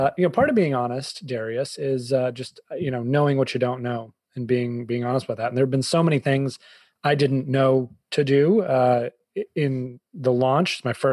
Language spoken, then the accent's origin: English; Boston, Massachusetts, United States; now in Connecticut, United States; Well, I'm a Bostonian.